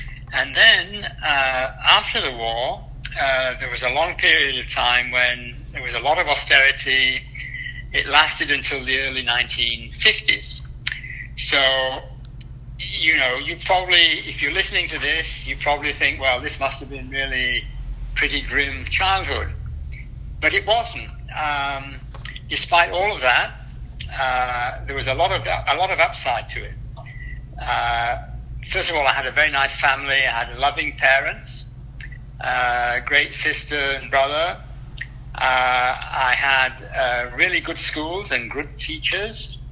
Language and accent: English; Yorkshire and the Humber, United Kingdom; The place I was brought up in Yorkshire in the north of England was bombed during the war. As a child, I was among the children who were evacuated from the towns into the countryside